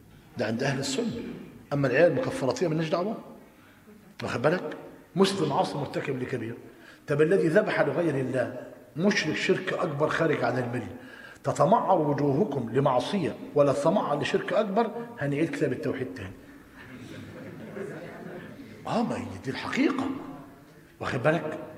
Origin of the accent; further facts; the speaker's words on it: Tanta, Gharbia, Egypt; عندنا في طنطا أنا قريب منه،